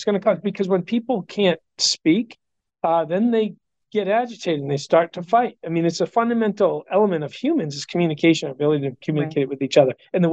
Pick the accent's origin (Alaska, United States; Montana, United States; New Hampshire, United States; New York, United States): New Hampshire, United States; also born or lived in Virginia / Massachusetts; moved from Virginia, where I'd been stationed, back up to Massachusetts to be closer to family. I grew up in New Hampshire, and my wife's family was from Massachusetts.